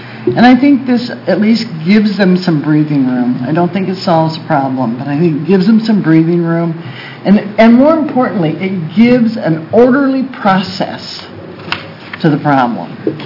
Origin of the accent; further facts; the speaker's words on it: Portland, Oregon, United States; I am the child of loggers and timber workers and dairy farmers. And though I was raised in Portland and consider myself an environmentalist